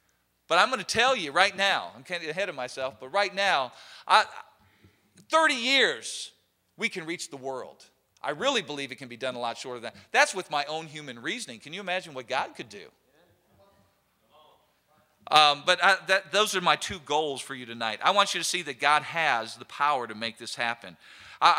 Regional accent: United States; I'm an American. I love our country. I love this government.

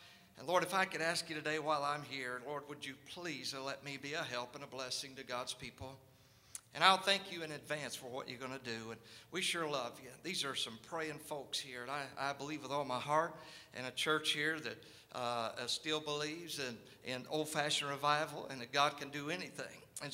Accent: North Carolina, United States; moved away as an adult; so where are you from to talk like that? And North Carolina, we left, went to Washington State in 96 and just north of Seattle

